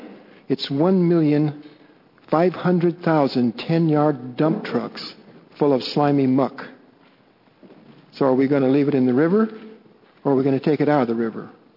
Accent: Oregon, United States; Mr. President, as you know, I'm from the Klamath Basin. I've lived there for 40 years.

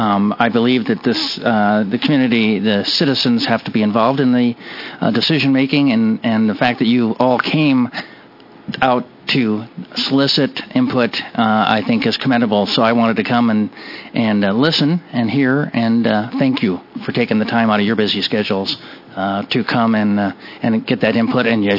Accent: Sunriver, Oregon, United States; I'm from Sun River, and as you heard, we're only 1,200 permanent residents

